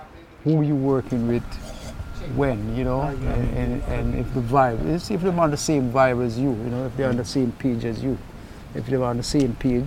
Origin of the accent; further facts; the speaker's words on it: Whitfield Town, Kingston, Jamaica; I'm from Whitfield Town, and he's further up the road.